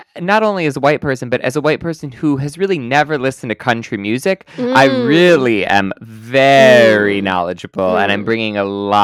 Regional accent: Canada; I am very white. I'm Canadian and Swedish. So, I guess yeah. German as well.

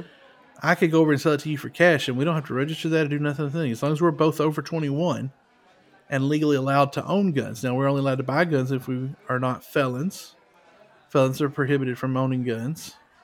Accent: Arkansas, United States; See, I grew up in Arkansas. Now, you're from Texas, right?

